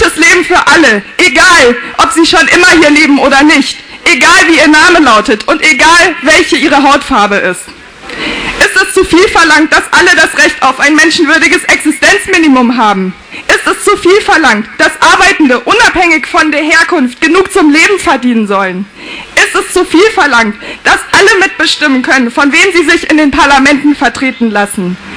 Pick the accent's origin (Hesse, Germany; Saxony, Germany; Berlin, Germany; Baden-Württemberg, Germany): Hesse, Germany; now in Bremen, Germany; bin 30 Jahre alt. Ich wohne seit 2003 in Bremen, bin hier zum Studium hergekommen. Ich komme aus Hessen, dort bin ich aufgewachsen.